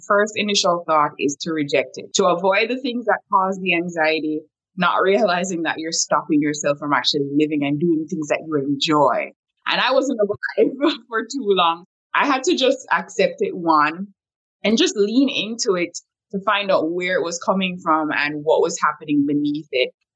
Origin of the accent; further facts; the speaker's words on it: Jamaica; living in Jamaica, because I'm originally from Jamaica, I didn't even know what anxiety was.